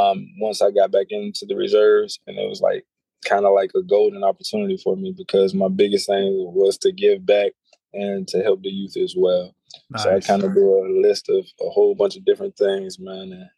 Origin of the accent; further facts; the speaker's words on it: Waynesboro, Georgia, United States; I'm from Waynesboro, Georgia, known as Burke County area. Like I said, it's like 45 minutes maybe from Augusta area where they have the Masters.